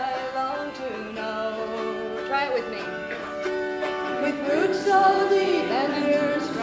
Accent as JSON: {"language": "English", "region": "Maine", "country": "United States", "said": "I'm from Maine, and at least about 15 years ago, I read a statistic that said that Maine had more trees per acre than any state in the Union"}